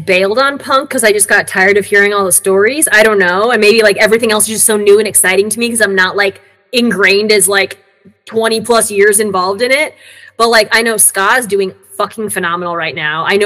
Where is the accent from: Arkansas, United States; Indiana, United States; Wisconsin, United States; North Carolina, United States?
Indiana, United States; South Bend; It turned out that they're both from my hometown in Indiana, which is like an hour and a half away outside of Chicago.